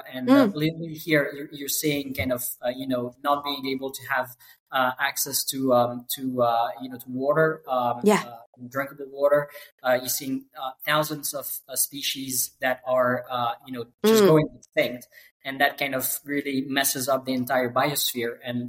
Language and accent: English; Grenoble, Auvergne-Rhône-Alpes, France; born there; English is a second language; So actually, I was born in Grenoble. I did most of my my studies there.